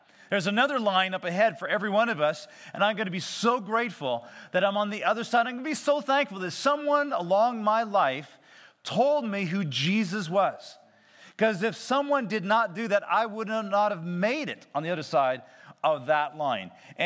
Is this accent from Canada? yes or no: yes; Grande Prairie, Alberta, Canada; I was raised in Grand Prairie. I know what it's like. I get it. Snow, I know what it's all about.